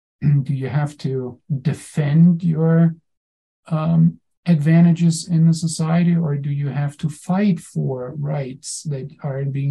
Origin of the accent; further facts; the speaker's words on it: Germany; now in United States; I'm German, but now I'm also American, so already gets kind of fuzzy, right? Like, am I more German where I grew up and was raised, or am I more American now because that's where I live